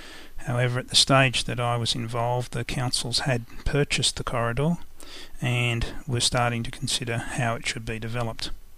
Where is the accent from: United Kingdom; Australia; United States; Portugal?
Australia; New Lambton, New South Wales; I grew up in New Lambton, Newcastle.